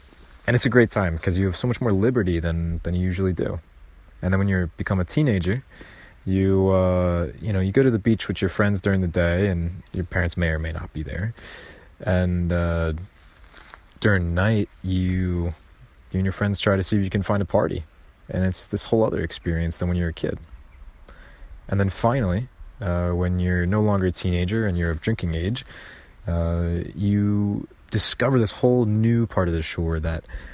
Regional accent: New Jersey, United States; time I talked about growing up in South Jersey and the importance of the Pine Barrens to us.

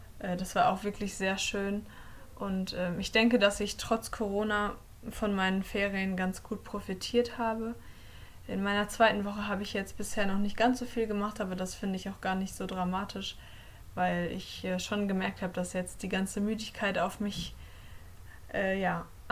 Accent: Haltern am See, North Rhine-Westphalia, Germany; vergleichbar mit Haltern am See, dort wo ich herkomme.

